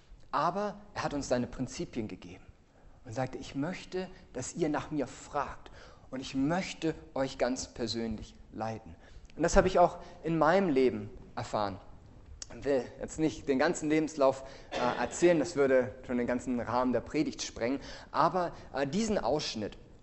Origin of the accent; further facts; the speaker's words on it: Northern Germany, Germany; Denn ich bin mir sicher, ihr seid nicht hier, um irgendwelche komischen Norddeutschen zu hören